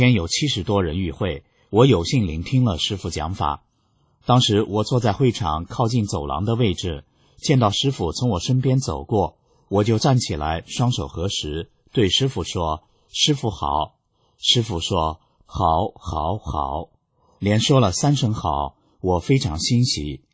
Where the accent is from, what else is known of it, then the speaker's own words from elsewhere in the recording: Hong Kong; 我说我是香港人